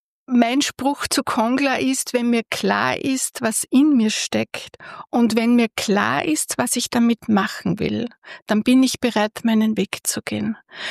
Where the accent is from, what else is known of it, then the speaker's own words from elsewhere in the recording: Aschach an der Donau, Upper Austria, Austria; Ich bin an der Donau aufgewachsen, in Aschach an der Donau.